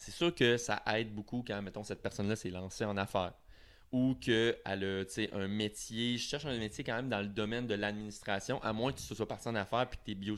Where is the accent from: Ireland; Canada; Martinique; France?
Canada; Saguenay, Quebec; Tu sais je viens du Saguenay là, je pense que ça vient de là